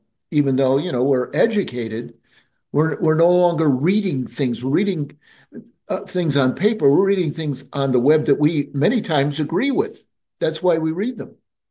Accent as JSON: {"language": "English", "town": "Chicago", "region": "Illinois", "country": "United States", "said": "I know people in Southern Illinois don't like to hear this. I'm from Chicago. Anyway, in Chicago, when I was a kid, we had the three networks"}